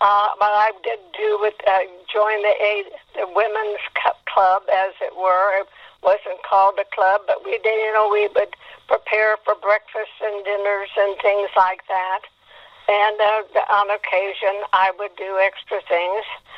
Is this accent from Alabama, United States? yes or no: no; St. Marys, Kansas, United States; born there; And I was born in St. Mary's, Kansas.